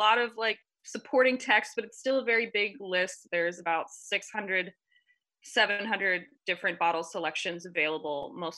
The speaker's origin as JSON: {"language": "English", "town": "Pittsburgh", "region": "Pennsylvania", "country": "United States", "said": "I'm originally from Pittsburgh."}